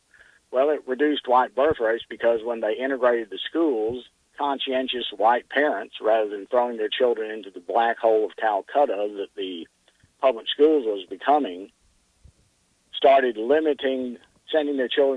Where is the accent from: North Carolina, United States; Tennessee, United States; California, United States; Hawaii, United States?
Tennessee, United States; Memphis; you and I saw this growing up in Memphis.